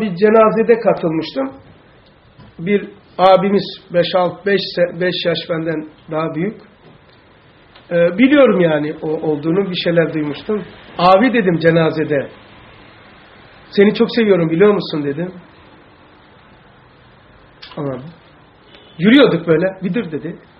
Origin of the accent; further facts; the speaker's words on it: Black Sea Region, Turkey; Yani bizim Karadeniz'de şöyle bir laf var.